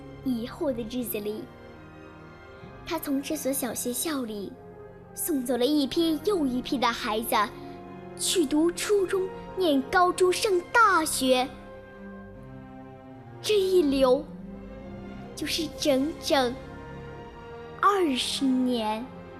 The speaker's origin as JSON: {"language": "Chinese", "country": "South Korea", "lives_now": "Fushun, China", "said": "今年8岁了，我是来自韩国的小朋友，我现在在中国的辽宁省抚顺市北台小学上学。"}